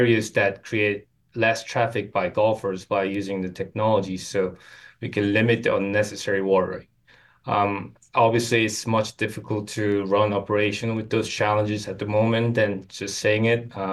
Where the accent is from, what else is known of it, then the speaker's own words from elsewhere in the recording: South Korea; I grew up in South Korea